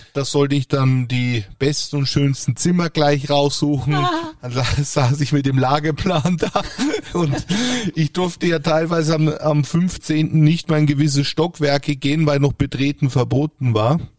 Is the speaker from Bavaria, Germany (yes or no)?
yes; Bavaria, Germany; Ich bin Franke.